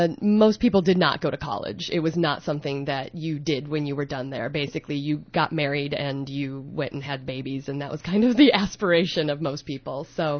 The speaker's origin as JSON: {"language": "English", "town": "Omaha", "region": "Nebraska", "country": "United States", "tie": "born or raised there", "said": "I grew up in Omaha, Nebraska."}